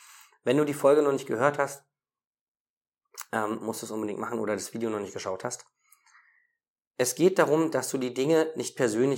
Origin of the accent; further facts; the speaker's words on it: Berlin, Germany; ich komme ja aus Berlin, da gibt es viele Dönerläden